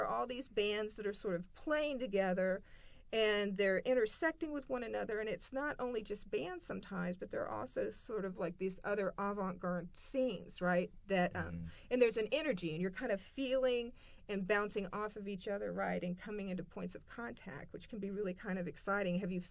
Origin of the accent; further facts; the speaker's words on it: Atlanta, Georgia, United States; I'm from Atlanta, and so I was part of Atlanta at a particular moment that very much like influenced me like aesthetically